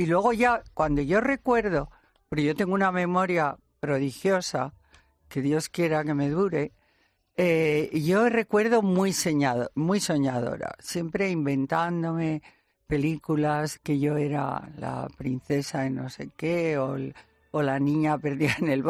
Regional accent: Logroño, La Rioja, Spain; also born or lived in León; yo nací en León, pero no viví en León. Nada más nacer, a mi padre le destinaron a Logroño, ciudad que adoro. Si tenemos oyentes en Logroño, fui al colegio de la Compañía de María.

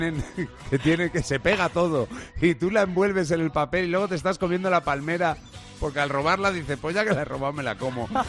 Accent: Spain; Así somos los españoles.

